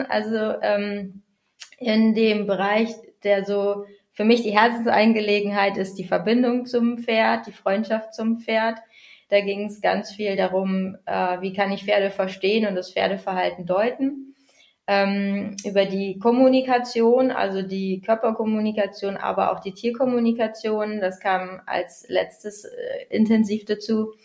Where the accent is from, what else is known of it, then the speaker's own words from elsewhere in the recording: Bad Bentheim, Lower Saxony, Germany; Ja, ich komme aus Bad Bentheim, da wohne ich derzeit an der niederländischen Grenze direkt.